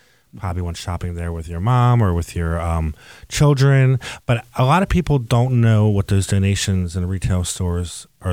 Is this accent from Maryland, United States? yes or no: yes; Rosedale, Maryland, United States; also born or lived in California; I am. I grew up in Rosedale. I lived in Parkville forever and had a brief stint in California for a while.